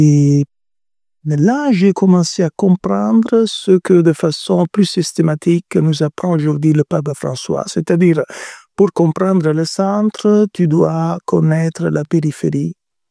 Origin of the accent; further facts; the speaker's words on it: Italy; French is a second language; Parce que je suis italien.